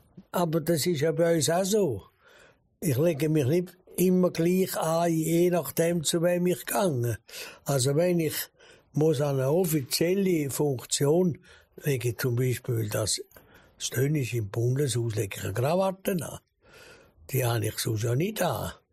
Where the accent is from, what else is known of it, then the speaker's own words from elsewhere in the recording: Switzerland; du kommst mit einem oder zwei als Schweizer.